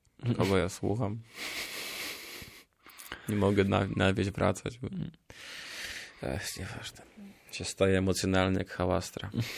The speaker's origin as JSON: {"language": "Polish", "region": "Podlaskie Voivodeship", "country": "Poland", "said": "Moja mama to katechetka, a ja jestem z Podlasia."}